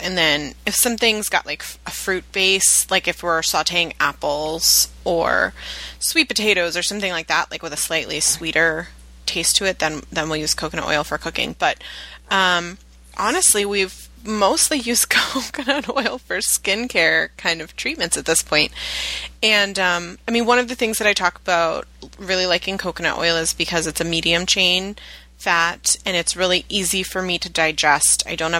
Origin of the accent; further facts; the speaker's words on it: Virginia Beach, Virginia, United States; I told you I grew up a vegetarian in Virginia Beach.